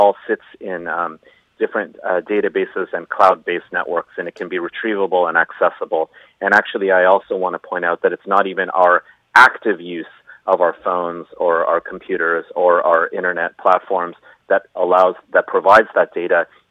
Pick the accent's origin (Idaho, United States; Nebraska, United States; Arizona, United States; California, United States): California, United States; You know, I'm from Silicon Valley, actually, Jeffrey. So I'm used to this. I grew up in this.